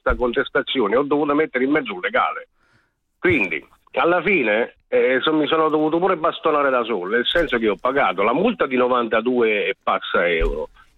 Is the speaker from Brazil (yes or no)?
no; Campania, Italy; now in Prato, Italy; da premettere che sono anche io campano